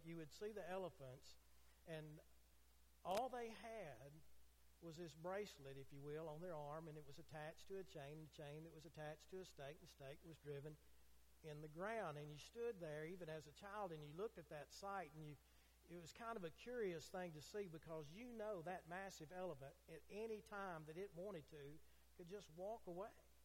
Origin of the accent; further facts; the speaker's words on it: Nashville, Tennessee, United States; remember I was born and raised in Nashville